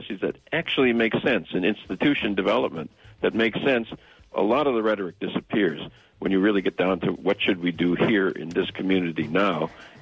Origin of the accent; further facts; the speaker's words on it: Wisconsin, United States; I'm from Wisconsin originally, and what's going on in Wisconsin gives you a sense of it.